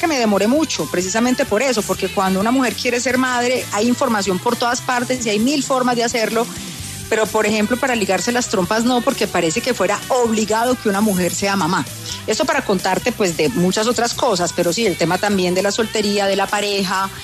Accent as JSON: {"language": "Spanish", "region": "Antioquia", "country": "Colombia", "said": "siendo muy paisa, muy colombiana, y que a nosotras las colombianas nos enseñan primero a desfilar que a caminar."}